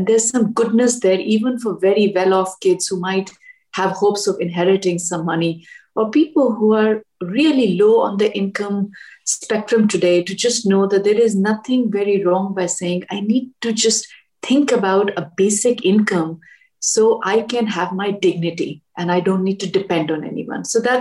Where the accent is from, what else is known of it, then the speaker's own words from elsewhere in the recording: Delhi, India; I grew up in Delhi and it was in the mid 80s